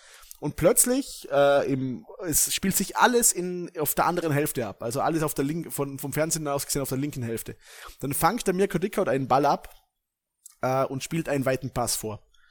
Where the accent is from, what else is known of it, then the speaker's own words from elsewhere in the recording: Vorarlberg, Austria; Natürlich, man geht vom Schlimmsten aus als Vorarlberger.